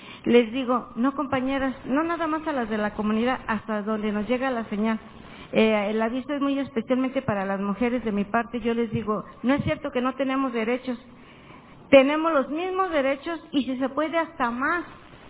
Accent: Michoacán, Mexico; yo vengo de Okumichu, Michoacán. Somos una población indígena, 100% purépecha. Estamos en la meseta purépecha.

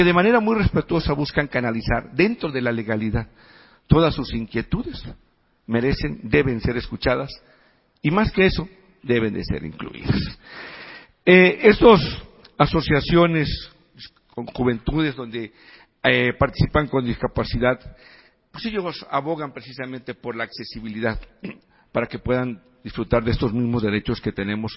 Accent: Tabasco, Mexico; yo soy originario de Tabasco

